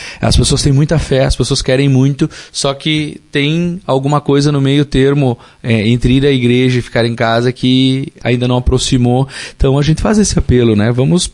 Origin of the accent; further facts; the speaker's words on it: Porto Alegre, Rio Grande do Sul, Brazil; Eu vim em 2022 para cá, né? Eu sou de Porto Alegre, fiz toda a minha caminhada vocacional no seminário de Viamão, de Gravataí também, e depois em 2022 eu vim para cá, daí eu vim morar no Santuário de Ibiaçá